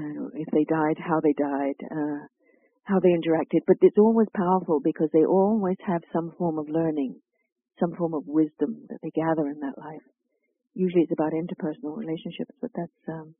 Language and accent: English; England, United Kingdom; Well, growing up in England